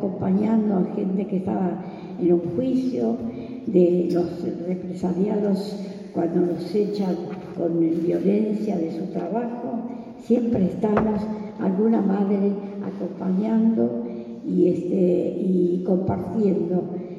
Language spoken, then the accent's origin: Spanish; Argentina; tierras ancestrales que como argentinas no podemos dejar de reclamar